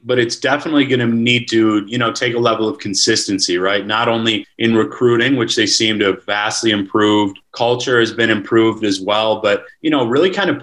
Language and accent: English; Wisconsin, United States; I'm actually from Wisconsin, so I grew up seeing the Hawkeyes plenty growing up